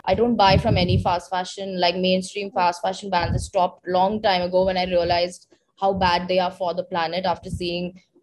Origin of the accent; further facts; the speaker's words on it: South India, India; because I'm South Indian and I have survived.